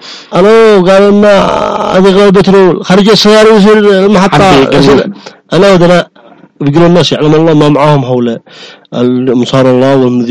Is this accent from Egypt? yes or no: no; Yemen; احنا شعب يمني